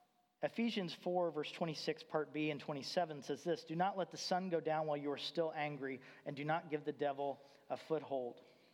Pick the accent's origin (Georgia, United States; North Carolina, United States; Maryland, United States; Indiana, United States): Indiana, United States; I grew up in Indiana, and some of you may follow basketball, and so you may know the name Bobby Knight.